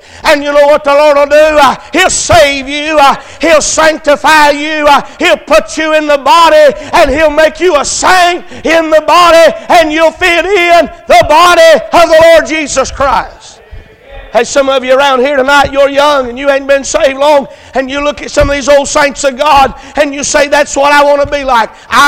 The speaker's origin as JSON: {"language": "English", "town": "Dalton", "region": "Georgia", "country": "United States", "said": "Because I'm from Dalton, Georgia. And Dalton, Georgia is the what? Carpet capital of the world."}